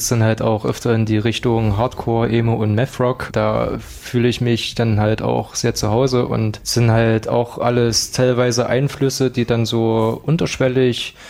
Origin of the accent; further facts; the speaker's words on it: Zeitz, Saxony-Anhalt, Germany; eigentlich bin ich aus Zeitz, aus der Ecke